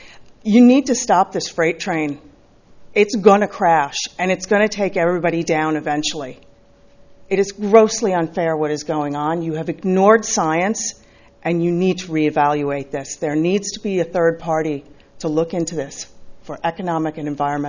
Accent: Los Osos, California, United States; from Los Osos.

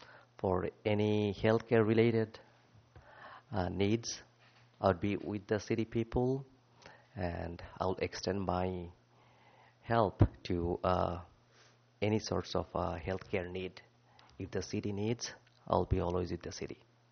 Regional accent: Bakersfield, California, United States; now in Morro Bay, United States; I am liking the weather since I'm from Bakersfield. It's very hot over there.

